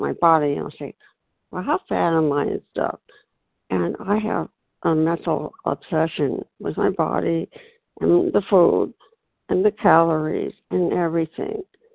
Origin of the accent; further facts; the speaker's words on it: California, United States; Oh, hi. I just want to say … from California.